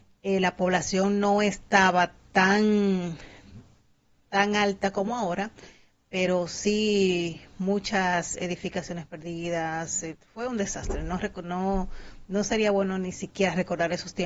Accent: San José de Conuco, Hermanas Mirabal, Dominican Republic; agradecerle por siempre destacar que soy de Villas de los Almendros, San José de Conuco, Salcedo, de allá mismo.

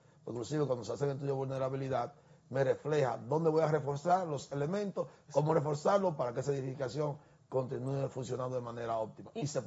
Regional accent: San Francisco de Macorís, Duarte, Dominican Republic; Si tú vas al nordeste, que es donde yo soy de San Francisco, hay una oficina.

